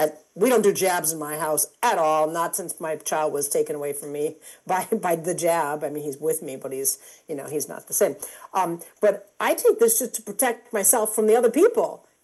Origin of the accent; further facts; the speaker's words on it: Chicago, Illinois, United States; which I'm from Chicago originally. Nobody from Chicago took Tylenol because they were putting weird stuff in the bottles back in the day.